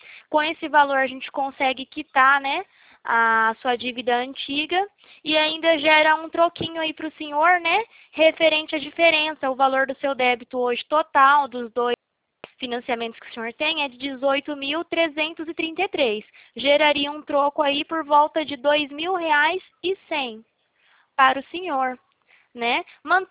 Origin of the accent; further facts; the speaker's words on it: Presidente Prudente, São Paulo, Brazil; Eu sou aqui de Presidente Prudente.